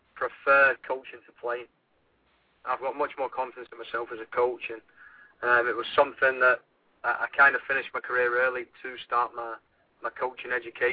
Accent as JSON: {"language": "English", "region": "Scotland", "country": "United Kingdom", "moved": "as an adult", "lives_now": "Houston, United States", "said": "I came over in August, and it was I came from Scotland, and it was, I mean, it was a culture shock to me going into the middle of the summer in Houston, coming from the climate in the UK."}